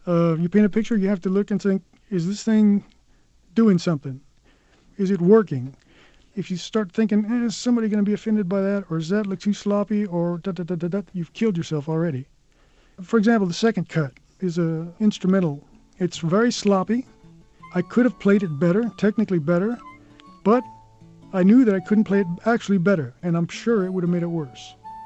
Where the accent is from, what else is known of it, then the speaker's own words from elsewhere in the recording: California, United States; I come from Southern California, and to be told that you'll never surf again is pretty much a death sentence.